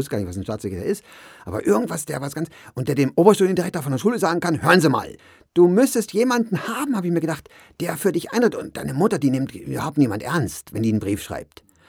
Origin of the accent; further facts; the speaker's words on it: Bavaria, Germany; Der wollte aus seinem Heimatort, das ist ein kleines Dorf in der Nähe von Garmisch, wo ich auf dem Gymnasium war, der wollte von dort weg.